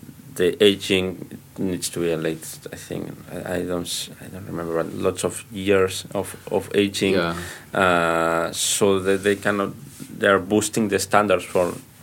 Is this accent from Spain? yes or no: yes; Catalonia, Spain; But it's something that I'm Catalan, blah blah blah.